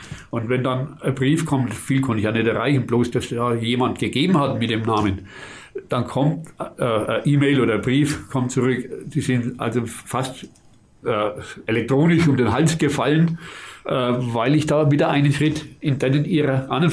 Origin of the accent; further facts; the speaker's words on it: Bavaria, Germany; Ich bin ein Bayer, aber meine Heimat ist Franken. Der Oberfranken natürlich, klar.